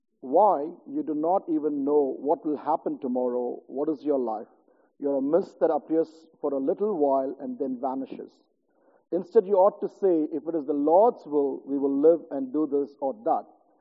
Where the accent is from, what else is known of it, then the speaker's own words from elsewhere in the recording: India; English is a second language; moved away as an adult; growing up in India, you know, I didn't study here. I come here, I did my graduate diploma. But schooling-wise, when I was growing up in India